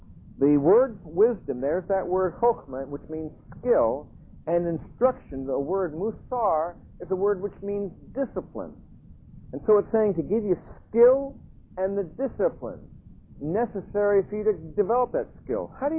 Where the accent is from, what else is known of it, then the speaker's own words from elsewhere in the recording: Emerson, New Jersey, United States; I remember when I was growing up in Emerson, New Jersey